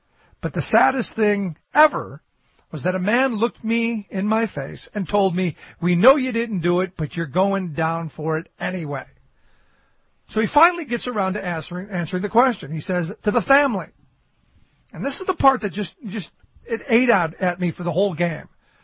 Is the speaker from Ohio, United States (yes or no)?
yes; Cleveland, Ohio, United States; growing up in Cleveland, I remember this whole story very vividly